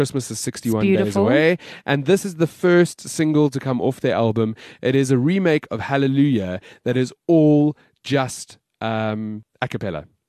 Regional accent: South Africa; Why did it take one South African to make a complete difference? And I'll tell you why. Because we're South African.

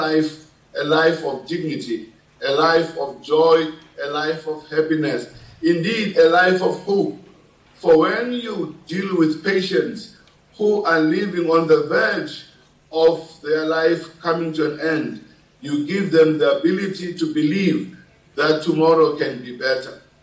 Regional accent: South Africa; This is still South Africa. Whatever your perceptions are, I am still South African.

